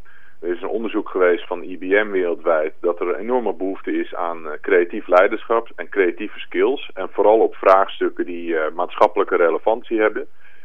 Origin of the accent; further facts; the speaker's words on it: Amsterdam, North Holland, Netherlands; born there; we zijn in Amsterdam geboren.